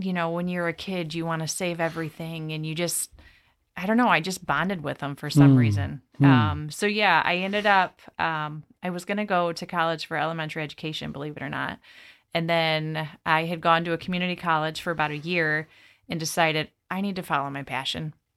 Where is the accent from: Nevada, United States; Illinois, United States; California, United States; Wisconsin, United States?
Illinois, United States; Provincetown; So I'm from about 45 minutes away. I grew up around Provincetown, Illinois.